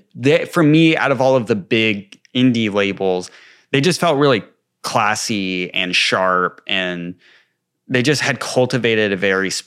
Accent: Amarillo, Texas, United States; actually, I'm from Amarillo and I have a lot of opinions on Amarillo and how it's run and its future.

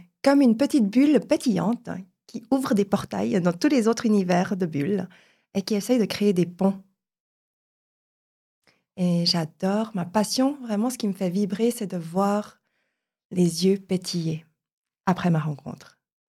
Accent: Switzerland; born there; first language Chinese; French is a second language; Mes parents sont réfugiés de la guerre du Vietnam. Donc, je suis issue d'une autre langue. Je suis née en Suisse. Par contre, je ne parlais pas le français dès le début. J'étais plus immergée dans le chinois. Ils sont d'origine chinoise.

